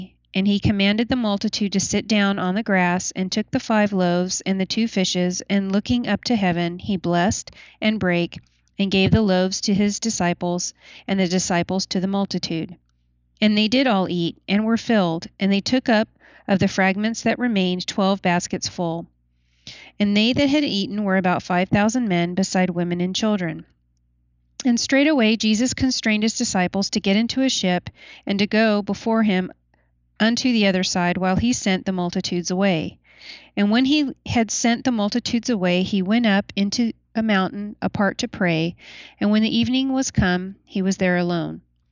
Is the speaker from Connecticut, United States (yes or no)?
no; Temecula, California, United States; I'm from Temecula, California